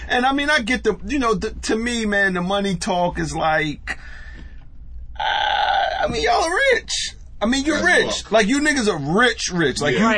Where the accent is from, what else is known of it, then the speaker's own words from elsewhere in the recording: Brooklyn, New York, United States; I have to be honest, and you know I'm from Brooklyn. I'm from Brooklyn.